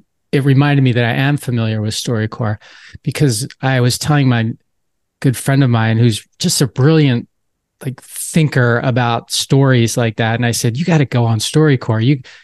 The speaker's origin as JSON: {"language": "English", "region": "East Coast", "country": "United States", "tie": "born or raised there", "said": "I grew up on the East Coast, so I remember Howard Stern when he was the bad boy of terrestrial radio, WNBC in New York City, I believe."}